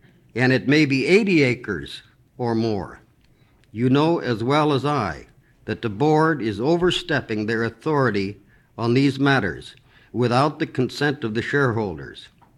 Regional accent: Alaska, United States; born there; I was born in the Aleutian Islands, and I'm a stockholder in the Aleut Corporation, two village corporations, and another regional corporation by inheritance.

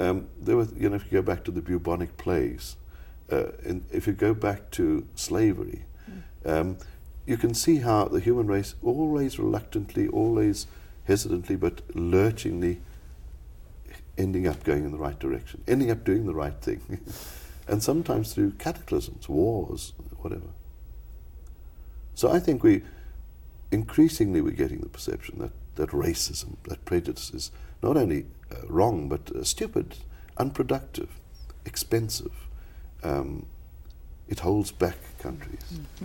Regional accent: South Africa; And we grew up in the Xhosa area. And in a sense, I was more at home in that than in Afrikaans or English, because I was the only white kid for miles around

